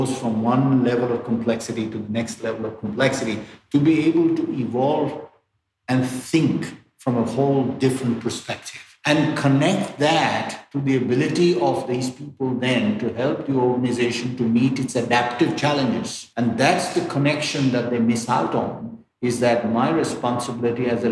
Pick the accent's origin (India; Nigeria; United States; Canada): India; it was like any kid growing up in India, cricket was the first sport everybody played.